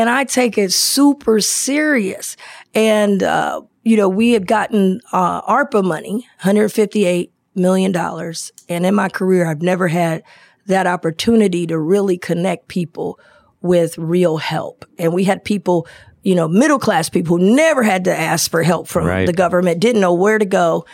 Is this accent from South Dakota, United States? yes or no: no; Cincinnati, Ohio, United States; but I'm from Cincinnati and I need something down here in my district.